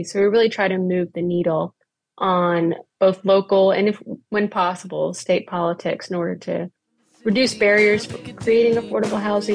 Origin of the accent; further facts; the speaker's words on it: Augusta, Georgia, United States; I grew up in Augusta, Georgia.